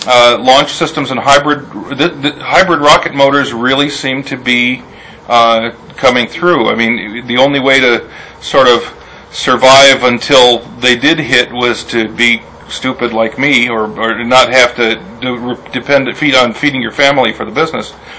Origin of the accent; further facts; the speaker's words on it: New York, United States; that's my hometown in upstate New York, 5 miles east of Resume Speed on Route 104, Lindenville, New York.